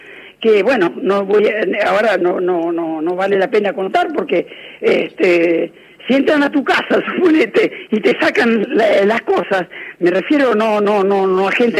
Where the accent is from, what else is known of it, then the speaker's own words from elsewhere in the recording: Paraná, Entre Ríos, Argentina; accent: Entre Ríos; yo tenía el acento, y lo tengo, sí, entrerriano. Soy oriunda de Paraná, aunque mi familia entera de mi padre … era de Gualeguaychú. Y es de Gualeguaychú donde tengo la enorme parentela